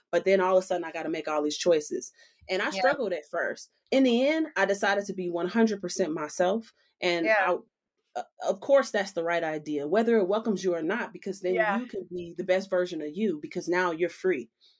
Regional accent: Chicago, Illinois, United States; I'm from Chicago and I moved here.

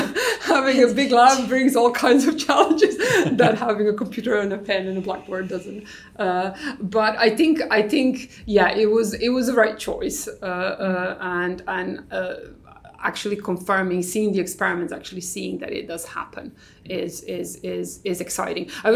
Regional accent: Croatia; the fact that I was coming from Croatia and filling the quotas

